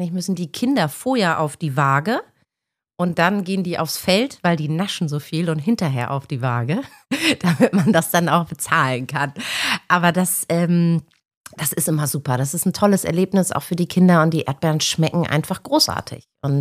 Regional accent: Bremen, Germany; ja, fast. Nebenan.

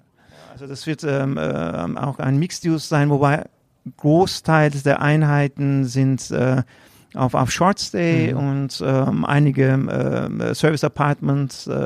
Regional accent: Turkey; Ich komme ja auch aus der Türkei und … hat seinen Ursprung auch in der Türkei.

